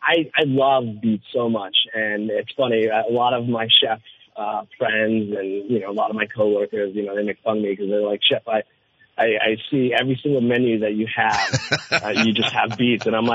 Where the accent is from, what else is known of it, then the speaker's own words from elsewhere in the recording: Philippines; born there; I was born in the Philippines